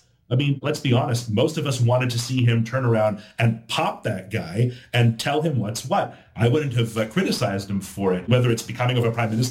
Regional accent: Quebec, Canada; I think I'm biased somewhat because I'm from Quebec

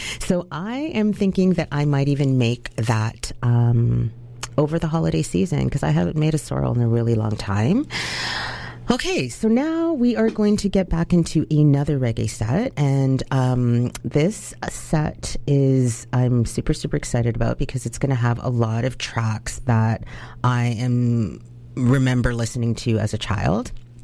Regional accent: Canada; and as a Jamaican Canadian, I'm thrilled.

